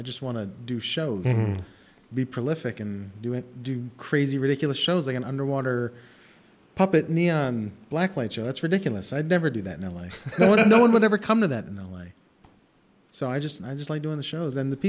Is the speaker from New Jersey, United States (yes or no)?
yes; New Jersey, United States; also born or lived in Philadelphia; New Jersey. Jersey Shore and halfway to Philadelphia.